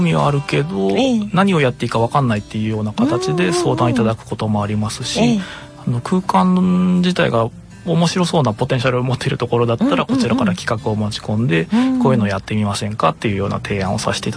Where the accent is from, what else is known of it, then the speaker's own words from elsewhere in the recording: Okazaki, Aichi, Japan; はい、岡崎出身です。